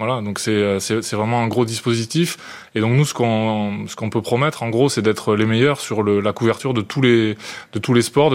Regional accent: France; l'événement est chez nous, en France, à Paris

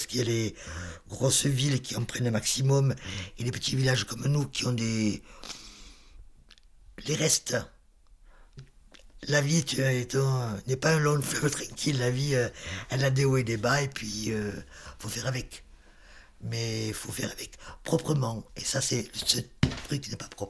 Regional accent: Marseille, Provence-Alpes-Côte d'Azur, France; j'habitais ici, j'étais marseillaise, donc j'étais de l'intérieur, j'étais de la France de l'intérieur.

